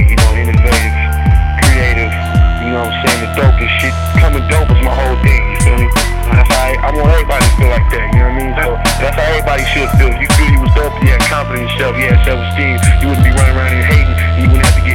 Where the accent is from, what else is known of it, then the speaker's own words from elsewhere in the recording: Pittsburg, California, United States; Man, I'm from El Pueblo Housing Projects. You know what I'm saying? El Pueblo, California is a small community, man. You know what I'm saying? The East Bay. You know what I'm saying? Past Richmond towards Pittsburgh.